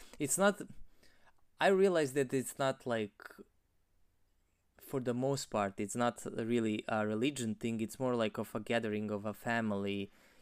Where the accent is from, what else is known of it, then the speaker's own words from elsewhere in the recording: Novi Sad, Vojvodina, Serbia; Novi Sad, my hometown, was there in their control.